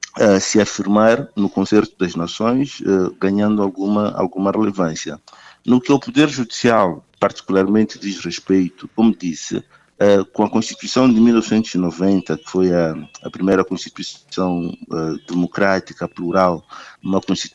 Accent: Mozambique; nós costumamos, como moçambicanos, dizer que o país, na verdade, nasceu em 1992.

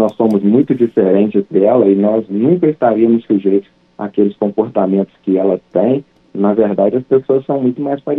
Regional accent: Minas Gerais, Brazil; also born or lived in Rio de Janeiro; porque eu era magistrado em Mato Grosso, mas eu sou de Minas Gerais, então já são três locais diferentes para conciliar. E ainda morei muito tempo no Rio de Janeiro também

